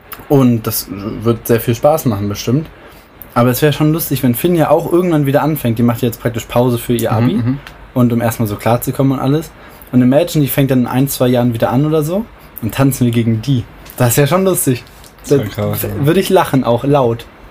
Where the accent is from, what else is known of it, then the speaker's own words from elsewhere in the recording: Bochum, North Rhine-Westphalia, Germany; born there; also ich wurde in Bochum geboren.